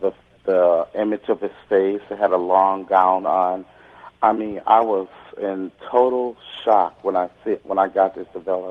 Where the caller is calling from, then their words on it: Milwaukee, Wisconsin, United States; I'm calling from Milwaukee, Wisconsin.